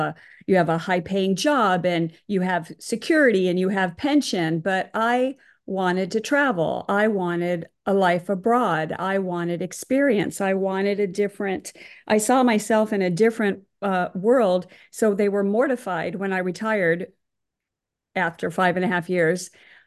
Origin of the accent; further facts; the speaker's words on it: Chicago, Illinois, United States; It was, triple features at the Brighton Theater in Chicago, and it was just part of my growing up and part of the fun.